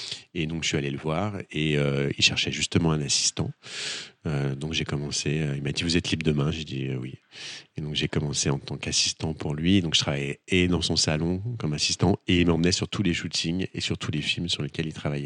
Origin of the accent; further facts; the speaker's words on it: Chalon-sur-Saône, Bourgogne-Franche-Comté, France; Moi, je viens de Chalon-sur-Saône, en Bourgogne.